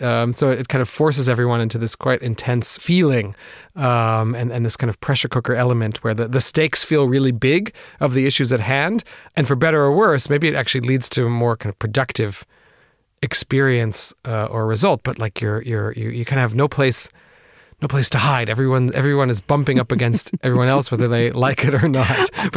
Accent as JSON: {"language": "English", "country": "United States", "said": "But also as an American, I felt in ways"}